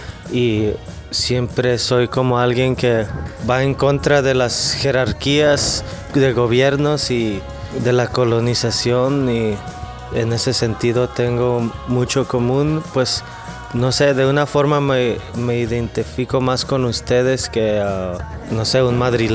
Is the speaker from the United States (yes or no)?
yes; Long Beach, California, United States; él era de Long Beach, California, de donde yo soy